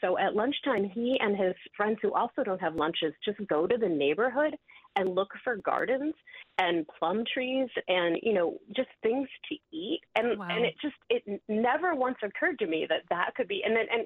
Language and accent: English; Ohio, United States; I grew up in Ohio in an area where I was exposed very little to any kind of Hmong community.